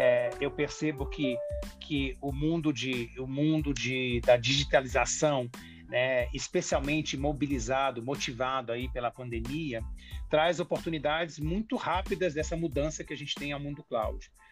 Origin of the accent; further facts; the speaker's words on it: Brazil; nós, como brasileiros, somos mais, talvez, ousados, né, no processo de mudança.